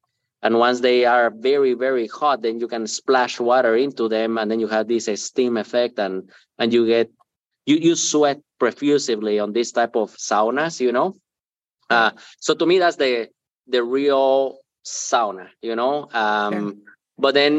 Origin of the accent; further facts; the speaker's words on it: Guatemala; now in Minnesota, United States; I'm a Latin guy. I'm from Guatemala. I live in Minnesota.